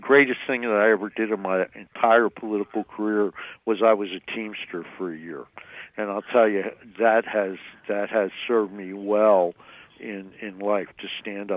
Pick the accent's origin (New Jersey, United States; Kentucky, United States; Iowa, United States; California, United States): New Jersey, United States; But I'm from North New Jersey, which obviously you know, right across the river from Manhattan.